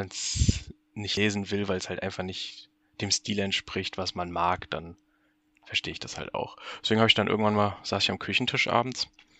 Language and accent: German; Marburg, Hesse, Germany; also born or lived in Frankfurt am Main; Bin Stand jetzt 29 Jahre alt. Komme aus dem schönen Marburg an der Lahn, das ist so Nordhessen, bin aber gebürtig aus Frankfurt am Main.